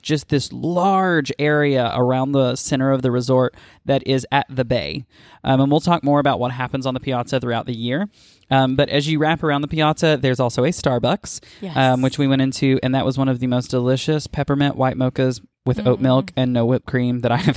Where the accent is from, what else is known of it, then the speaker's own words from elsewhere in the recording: Appalachia, United States; And I am an Appalachian boy, and I like my biscuits and gravy.